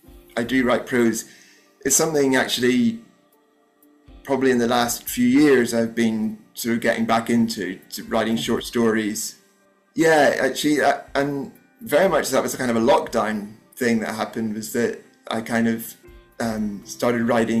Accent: Northern Ireland, United Kingdom; growing up in Northern Ireland

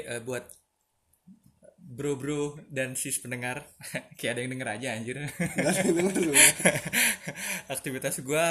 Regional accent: Depok, West Java, Indonesia; jadinya gue pulang nih ke kampung halaman gue di Depok

